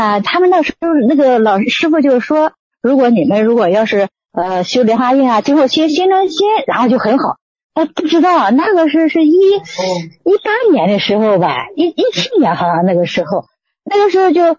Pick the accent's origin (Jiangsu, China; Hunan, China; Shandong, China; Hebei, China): Jiangsu, China; Nanjing; 我是南京的